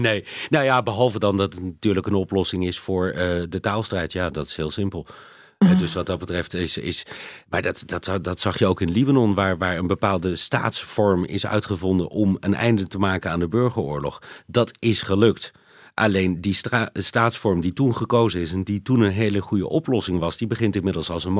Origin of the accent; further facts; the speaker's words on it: Netherlands; En dat is heel bijzonder, want wij Nederlanders lopen niet te koop met onze rouw.